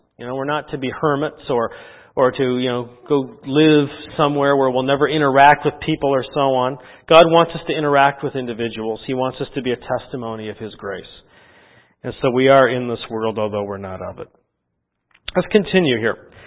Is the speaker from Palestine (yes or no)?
no; Canada; now in United States; I'm from Canada. Canada's a good country too. But I've lived most of my adult life here.